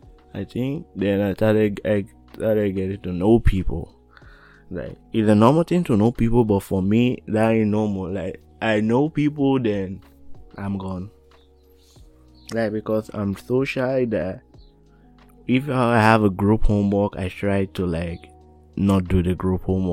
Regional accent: Scarborough, Ontario, Canada; now in North York, Canada; I moved all the way from Scarborough to North York. And I didn't know anybody.

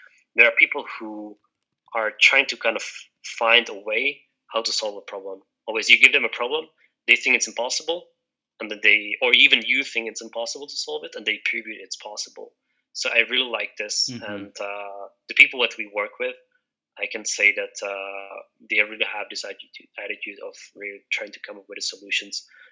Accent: Czechia; me, I'm from the Czech Republic, so our national currency, Czech koruna, is somewhat stable over the long term.

